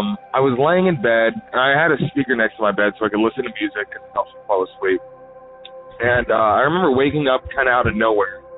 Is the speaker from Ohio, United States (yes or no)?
yes; Ohio, United States; Hey Derek … I'm from Ohio